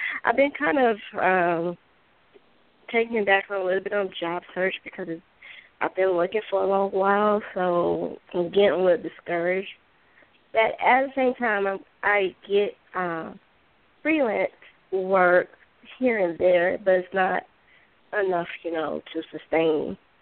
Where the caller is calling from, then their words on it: Georgia, United States; I'm calling from Georgia.